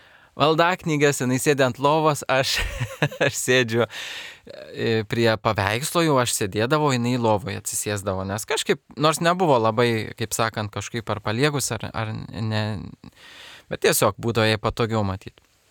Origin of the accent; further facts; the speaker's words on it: Kaunas, Kaunas County, Lithuania; Tai esu kaunietis, esu grįna kraujas kaunietis. Tai vat, ir labai myliu Kauno miestą, savo miestą gimtąjį.